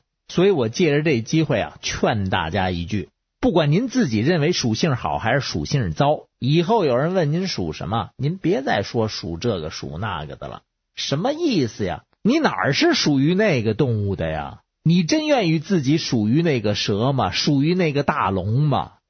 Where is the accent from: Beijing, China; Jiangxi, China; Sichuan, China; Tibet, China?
Beijing, China; 我是北京的…